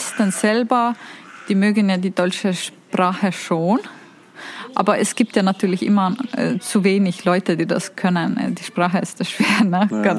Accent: Tartu, Tartu County, Estonia; born there; German is a second language; der Town Tartu, wo ich geboren bin. Da gibt es den ältesten Universität

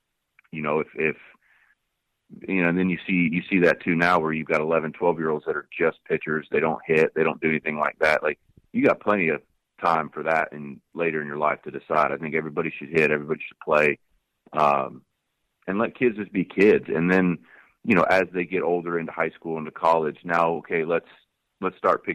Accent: Pacific Northwest, United States; I grew up, like you said, I grew up in the Northwest.

